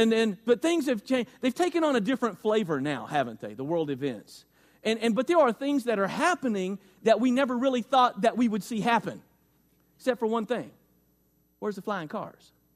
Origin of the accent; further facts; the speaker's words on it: Arkansas, United States; In fact, I grew up in Central Arkansas, and less than a mile, about a mile from us, there was a giant Titan II rocket